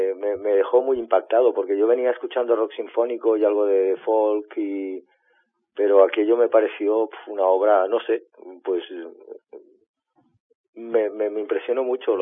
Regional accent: Catalonia, Spain; yo soy catalán, sí que es verdad que trabajo con valencianos, y sí que es verdad que mi abuelo era valenciano de Castellón.

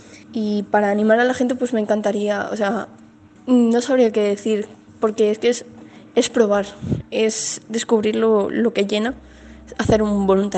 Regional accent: Sedaví, Valencian Community, Spain; tengo 22 años, soy de Sedaví.

